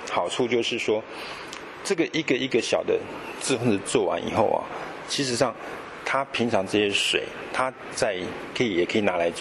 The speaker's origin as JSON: {"language": "Chinese", "region": "northern Taiwan", "country": "Taiwan", "said": "我北部人，对对，然后房子也不多"}